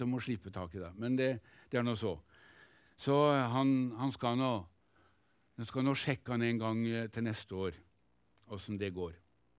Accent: Halden, Østfold, Norway; gjennom det kallet jeg fikk i Jesusbevegelsen og Jesusvekkelsen hjemme i Halden

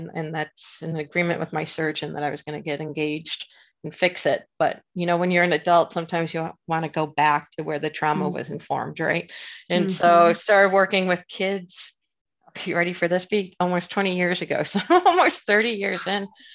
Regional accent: Buffalo, New York, United States; also born or lived in Washington, D.C.; So, you know, I grew up in Buffalo and then went for my education down in Washington, D.C. So a little bit of a culture shock, but then absolutely loved it.

